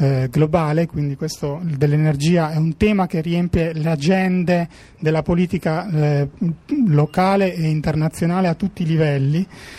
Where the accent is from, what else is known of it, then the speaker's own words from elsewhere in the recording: Trieste, Friuli-Venezia Giulia, Italy; vengo da Trieste, lavoro alla Sissa, sono un fisico di formazione